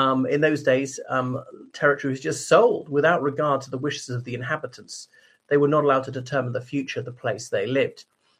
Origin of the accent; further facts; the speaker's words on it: Ireland; from Ireland.